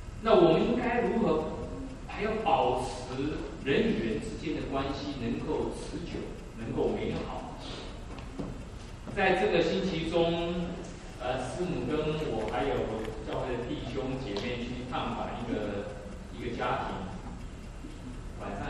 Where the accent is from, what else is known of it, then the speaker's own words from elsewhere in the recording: China; 我们中国人是最讲究人际关系的，我们办很多的事情都是要拉关系。